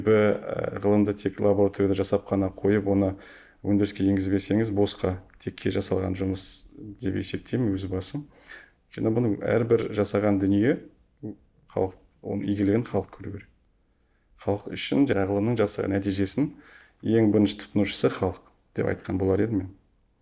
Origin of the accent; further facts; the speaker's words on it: Turkistan, Turkistan Region, Kazakhstan; иә, мен өзім осы Түркістанның тумасымын.